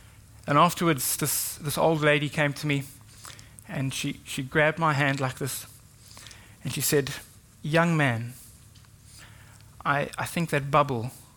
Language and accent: English; South Africa; I am from South Africa. I never used to have an accent until we arrived here.